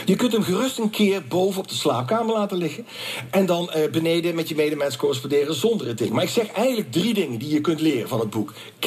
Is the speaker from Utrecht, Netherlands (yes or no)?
no; Eindhoven, North Brabant, Netherlands; ik kom uit Eindhoven geboren getogen.